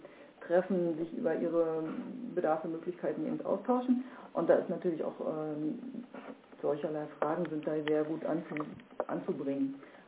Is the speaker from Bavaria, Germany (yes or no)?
no; Saxony, Germany; wir sind ja jetzt beide aus Sachsen